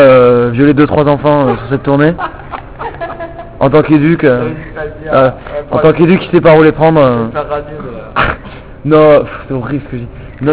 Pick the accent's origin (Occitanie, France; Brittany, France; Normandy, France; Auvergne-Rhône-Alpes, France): Occitanie, France; Toulouse; un des endroits où on a été le moins bien accueilli, c'est chez nous à Toulouse, quoi.